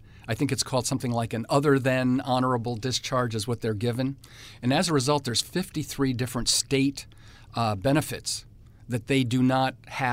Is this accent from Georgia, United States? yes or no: no; New York, United States; And, you know, I'm very proud of being a New Yorker. I love Long Island.